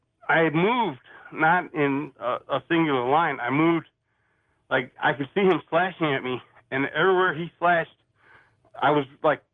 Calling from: Arkansas, United States; also born or lived in Chicago; I'm …, Arkansas.

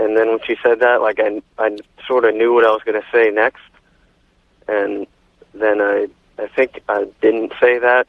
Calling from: Millville, New Jersey, United States; from Millville, New Jersey.

